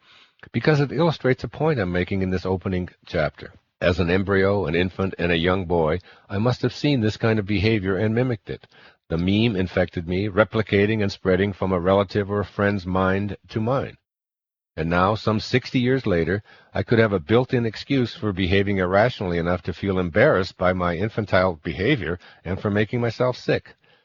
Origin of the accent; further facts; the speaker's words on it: Midwest, United States; born or raised there